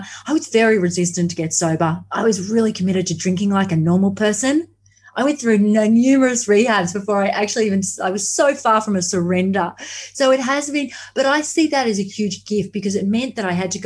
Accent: Australia; I'm from Australia, if that wasn't already obvious.

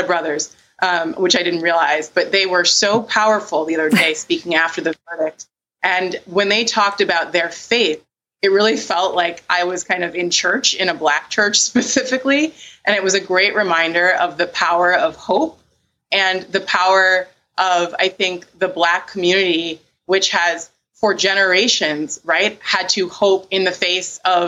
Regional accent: United States; So as an American, as a Christian, it was really a moment of hope.

